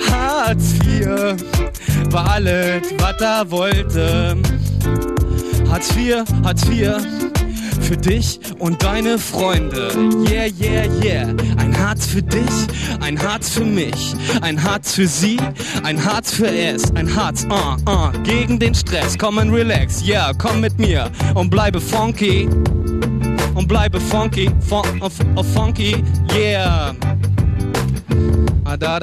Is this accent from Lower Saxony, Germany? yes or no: no; Berlin, Germany; also born or lived in Schöneiche; Rand Berlin, aber dann schnell Berlin und jetzt Berlin.